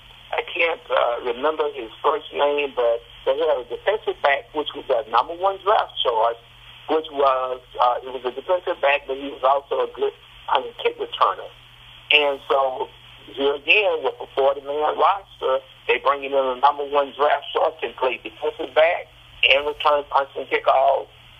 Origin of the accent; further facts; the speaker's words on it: Jackson, United States; found out that I was back in town, which is Jackson, my hometown.